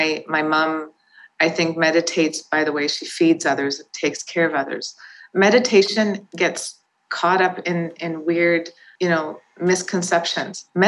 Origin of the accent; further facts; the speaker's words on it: Toronto, Ontario, Canada; I'm born and raised in Toronto, Ontario. I'm born to immigrant parents who came here from India.